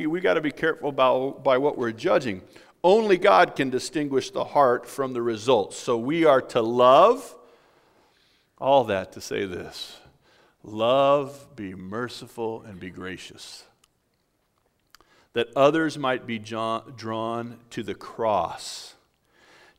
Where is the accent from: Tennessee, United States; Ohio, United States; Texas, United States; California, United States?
California, United States; And I grew up in Southern California. I'd get them right across the street from my house.